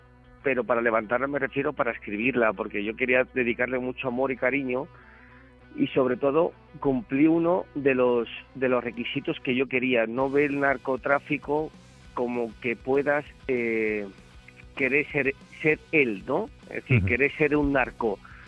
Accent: Cádiz, Andalusia, Spain; Cádiz, bueno, soy gaditano, ¿no? No se nota, ¿no?

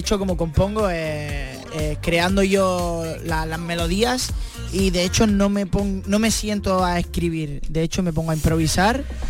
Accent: Almuñécar, Andalusia, Spain; also born or lived in Ítrabo; Yo soy de Almuñécar, o sea, me considero Almuñécar porque es donde más tiempo he vivido, pero nací en un pueblo muy pequeñito de Granada que se llama Ítrabo.

